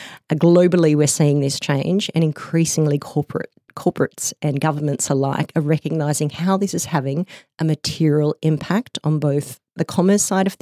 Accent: Canberra, Australian Capital Territory, Australia; So I, as my accent suggests, I'm from Australia. So I grew up in Canberra. In the Brindabillas, which is a beautiful bush city within Australia.

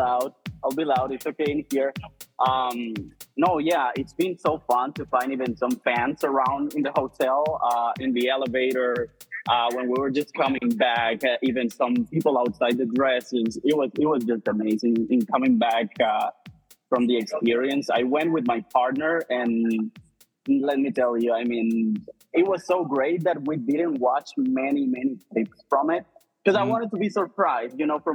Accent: Colombia; now in New York, United States; I'm originally from Colombia. I now live in New York.

